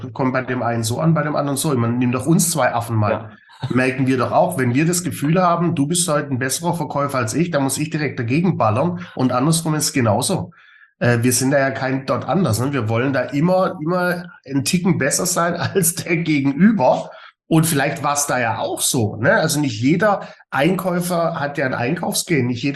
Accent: Ludwigsburg, Baden-Württemberg, Germany; aus Ludwigsburg. Da ist meine alte Heimat.

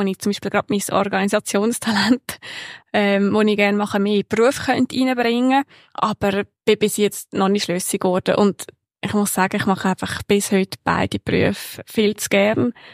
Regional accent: Aargau, Switzerland; Und zwar im Aargau ist der grösste natürlich, dort, wo ich aufgewachsen bin.

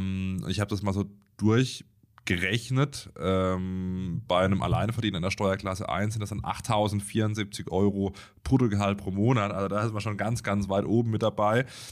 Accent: Baden-Württemberg, Germany; now in Hamburg, Germany; Auch wenn ich jetzt gerade in Hamburg sitze, komme ich ursprünglich aus Baden-Württemberg

